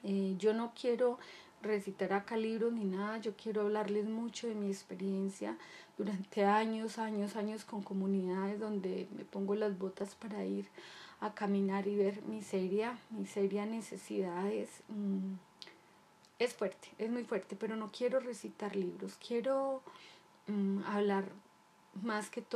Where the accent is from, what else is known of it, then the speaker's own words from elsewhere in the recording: Colombia; y mi país Colombia, que amo profundamente a mi tierra